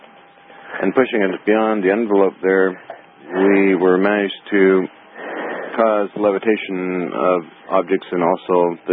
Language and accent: English; North Vancouver, British Columbia, Canada; now in New Westminster, Canada; Oh, I'm in New Westminster, British Columbia. I grew up in North Vancouver, by the way.